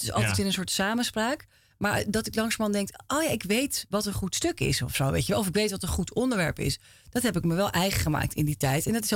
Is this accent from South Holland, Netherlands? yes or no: no; Vinkeveen, Utrecht, Netherlands; also born or lived in Hilversum; now in Amsterdam, Netherlands; Ja, in Vinkeveen. En toen in Vinkveen en Hilversum.